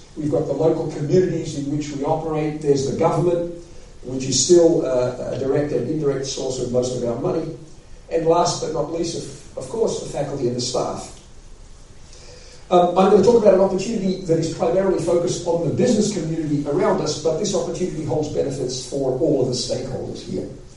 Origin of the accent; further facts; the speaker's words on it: Australia; also born or lived in Vienna, Austria / Britain / Switzerland / United States; I was born in Vienna, and I grew up in Australia, then moved to the United States. Then we lived in Britain, then we moved to Switzerland, then went back to the United States